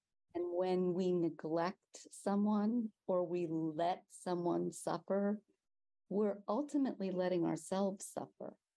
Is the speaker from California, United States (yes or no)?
yes; Los Angeles, California, United States; And the way I got connected to the Catholic worker and Dorothy Day was growing up in Los Angeles.